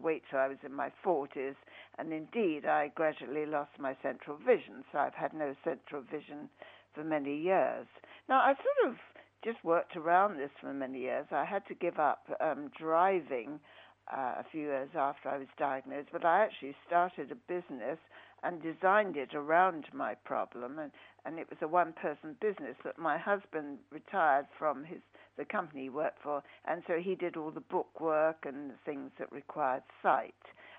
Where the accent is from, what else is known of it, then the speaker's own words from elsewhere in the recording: London, United Kingdom; also born or lived in United States; now in Cambridge, United Kingdom; I was living in America at the time. I'm a Londoner through and through, although now I live in Cambridge.